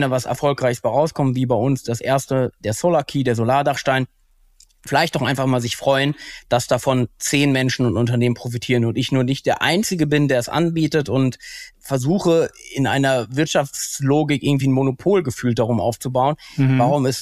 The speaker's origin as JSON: {"language": "German", "region": "North Rhine-Westphalia", "country": "Germany", "said": "ich bin Ostwestfale"}